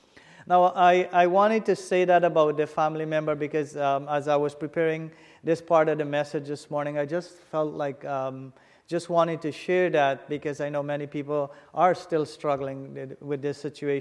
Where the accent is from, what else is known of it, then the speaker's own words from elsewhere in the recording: Guyana; I am from Guyana.